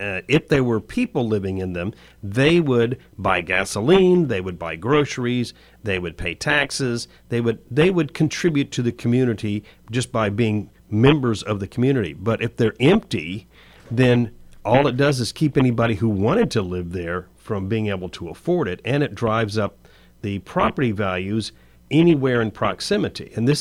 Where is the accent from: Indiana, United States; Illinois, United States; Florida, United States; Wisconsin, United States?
Florida, United States; Daytona Beach; And see, I grew up in Daytona Beach